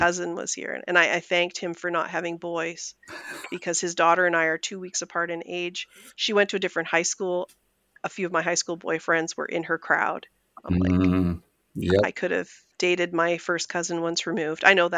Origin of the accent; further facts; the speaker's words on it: Canada; like I had low centimorgan matches and as Canadian, like we don't have been verified.